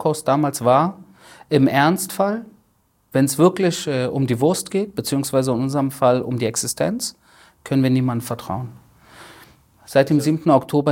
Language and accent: German; Berlin, Germany; ich bin in den 90ern in Berlin aufgewachsen